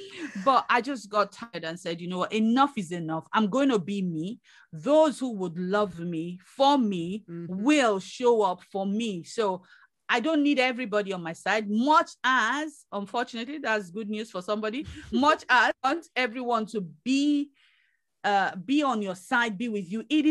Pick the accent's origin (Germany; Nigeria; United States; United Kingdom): United Kingdom; Yeah, we're British.